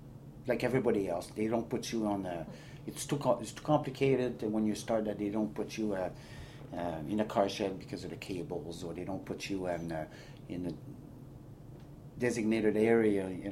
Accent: Quebec City, Quebec, Canada; first language French; English is a second language; moved away as an adult; also born or lived in Saint-Hyacinthe; I was born in Saint-Hyacinthe, Quebec, in Quebec province, 30 kilometers outside of Montreal. And I live most of my life in Quebec City, though. And at the age of 19 years old, I decided to go out west and learn English.

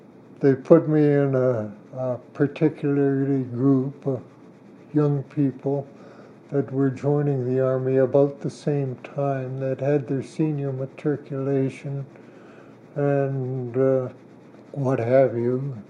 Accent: Thunder Bay, Ontario, Canada; I grew up in Thunder Bay.

